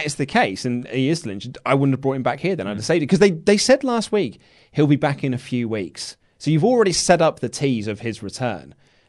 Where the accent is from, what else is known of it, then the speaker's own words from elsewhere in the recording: United Kingdom; I mean, we're British. We don't have Thanksgiving over here.